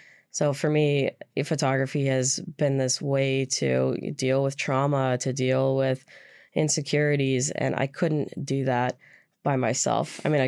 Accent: Alaska, United States; I grew up on the Upper Hillside and, you know, was maybe a little bit bougie growing up, and moving completely across town, it's really changed my perspective on Alaska

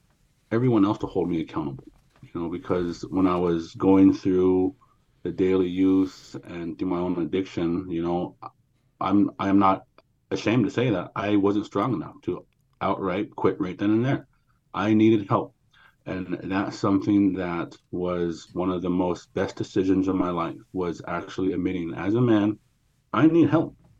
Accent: Metlakatla, Alaska, United States; I'm from Metlakatla, Alaska, you know

